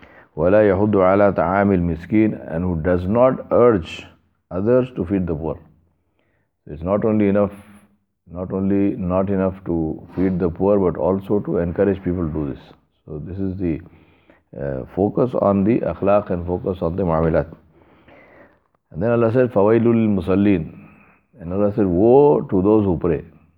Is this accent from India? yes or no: yes; India; I'm saying that because I'm Indian and I see it all the time in my country, in my culture.